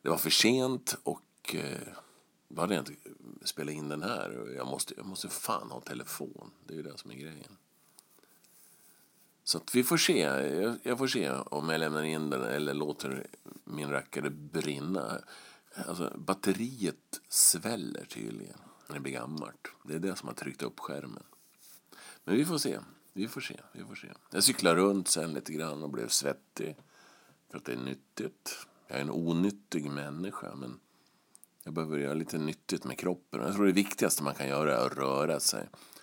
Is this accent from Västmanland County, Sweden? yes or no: yes; Västerås, Västmanland County, Sweden; Jag är från Västerås.